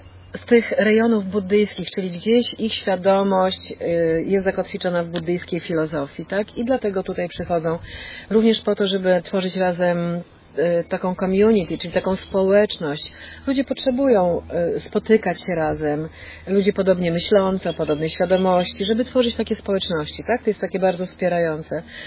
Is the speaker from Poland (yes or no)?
yes; Poland; English is a second language; Many people like us. We're from Poland. We're from the Christian background.